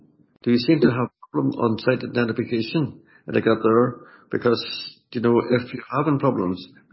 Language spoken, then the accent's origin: English; Ardglass, Northern Ireland, United Kingdom; Maybe I come from Ardlass, so